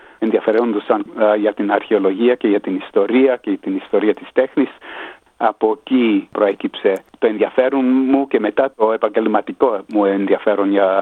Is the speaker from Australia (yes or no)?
yes; Sydney, New South Wales, Australia; Γεννήθηκα και μεγάλωσα στο Σίδνη.